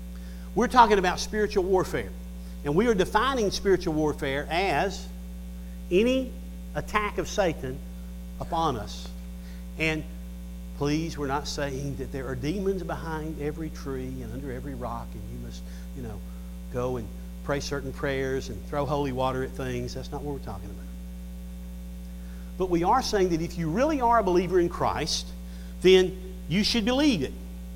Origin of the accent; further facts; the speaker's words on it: Atlanta, Georgia, United States; born there; I may be one of the few people here who can say, I was born in Atlanta, Georgia.